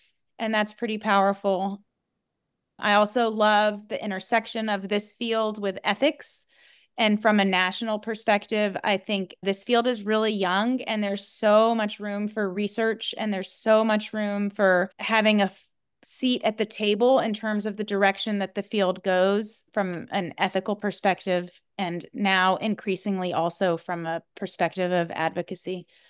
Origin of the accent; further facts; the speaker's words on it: Virginia Beach, Virginia, United States; I grew up in Virginia Beach, which is in very close proximity to Norfolk, Virginia